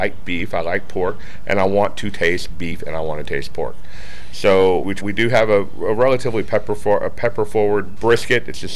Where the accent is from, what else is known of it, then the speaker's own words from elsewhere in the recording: Uvalde, Texas, United States; now in Houston, United States; I'm originally from Uvalde, Texas.